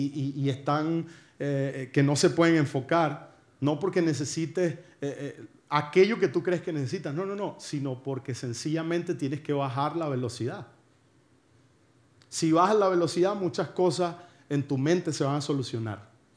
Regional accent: Venezuela; A ver, somos venezolanos.

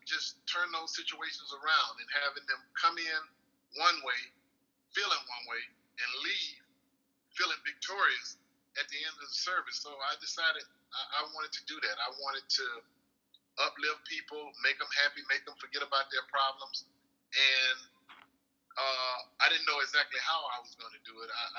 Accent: Montgomery, Alabama, United States; born there; I was born in Montgomery, Alabama, a little small town

